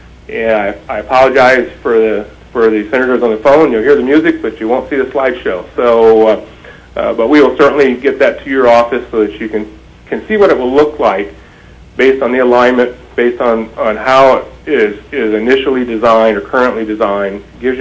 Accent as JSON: {"language": "English", "town": "Glennallen", "region": "Alaska", "country": "United States", "tie": "born or raised there", "said": "I grew up in Glen Allen."}